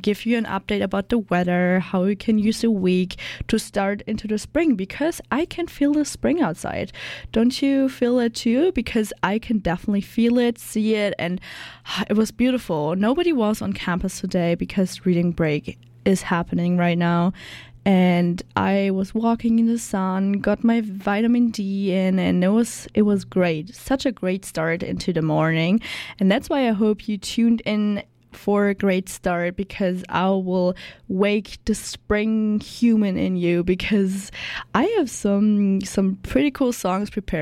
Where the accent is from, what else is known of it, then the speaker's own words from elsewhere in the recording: Germany; English is a second language; moved away as an adult; now in Canada; I'm from Germany, and I came here on November to start an internship here at CJSF, and that's why I'm living in currently in a host family.